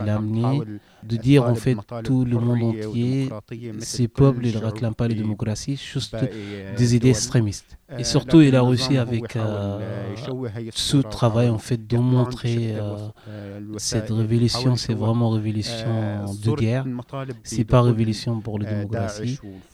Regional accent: Syria; French is a second language; moved away; Et ensuite, en fait, je suis parti de Syrie jusqu'en Turquie et je rencontre Delphine

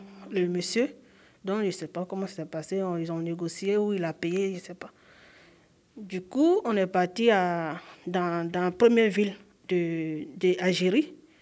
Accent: Danané, Montagnes, Côte d’Ivoire; moved away; Je viens de la Côte d'Ivoire, ma ville c'est Danané. Danané, c'est une petite ville de Côte d'Ivoire.

